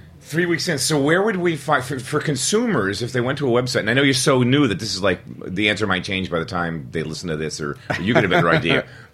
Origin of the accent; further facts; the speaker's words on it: Philadelphia, Pennsylvania, United States; I grew up in Philly. Cream soda was like one of the things we drank.